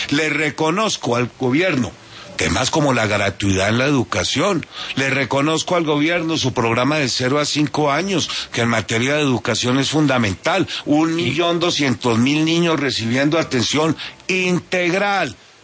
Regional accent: Colombia; soy el colombiano

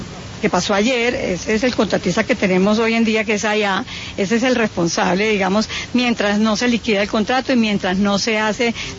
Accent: Bogotá, Colombia; como bogotana en este sentido, pues uno no admite en pleno siglo XX que estas cosas pasen

